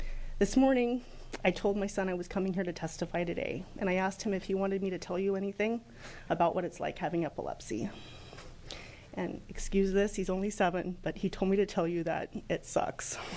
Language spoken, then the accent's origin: English; Troutdale, Oregon, United States; I am from Troutdale